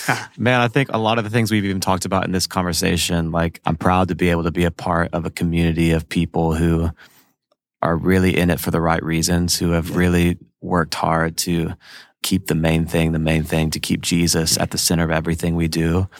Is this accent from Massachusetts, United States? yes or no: no; Nashville, Tennessee, United States; Like, growing up in Nashville, I grew up here.